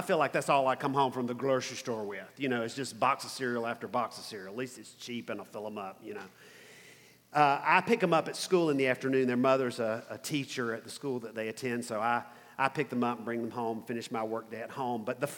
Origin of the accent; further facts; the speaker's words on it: the South, United States; Okay, I grew up in the South.